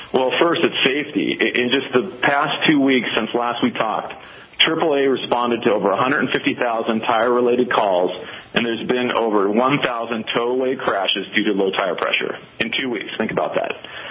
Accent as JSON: {"language": "English", "region": "Montana", "country": "United States", "tie": "born there", "also_born_or_lived": "Washington / Oregon", "said": "I was born in Montana, went to school in Washington and Oregon, and worked in the Northwest and California for a while. I'm happy to be back in Montana."}